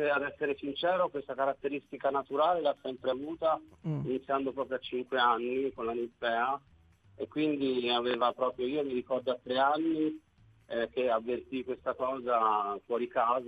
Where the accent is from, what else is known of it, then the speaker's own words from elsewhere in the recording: Viareggio, Tuscany, Italy; born there; io sono anche nato a Viareggio, ma mio padre è della Sicilia